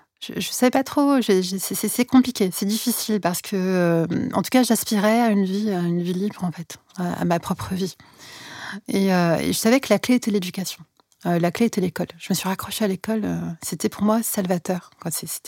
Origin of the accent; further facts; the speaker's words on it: La Courneuve, Île-de-France, France; En fait, j'ai grandi précisément à la Courneuve, dans 93. Et j'ai grandi donc, oui, dans une cité en 93.